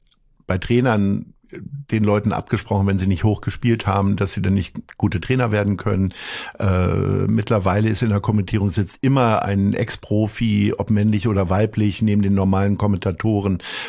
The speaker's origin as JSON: {"language": "German", "town": "Hanover", "region": "Lower Saxony", "country": "Germany", "said": "ich komme ja nun auch aus Hannover"}